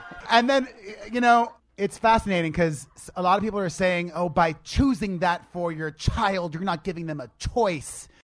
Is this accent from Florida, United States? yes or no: yes; Miami, Florida, United States; born there; So I'm Latino, but I was born in Miami, so I am circumcised.